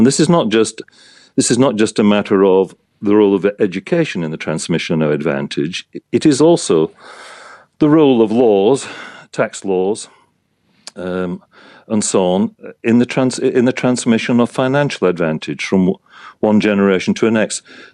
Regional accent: United Kingdom; you can probably hear in my accent, I'm British originally.

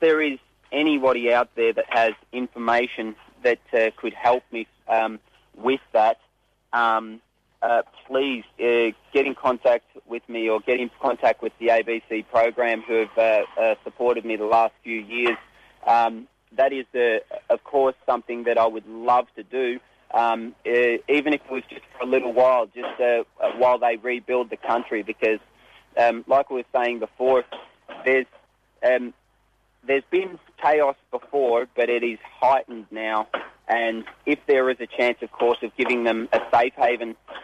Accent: Australia; also born or lived in Haiti; I was 6 years old when I came to Australia, but I learnt more, I suppose, off my adoptive parents

